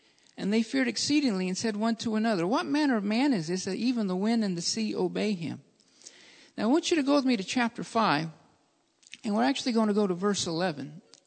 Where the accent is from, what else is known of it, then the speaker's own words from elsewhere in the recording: Alabama, United States; I was raised in Alabama, and my grandparents did have a pig farm.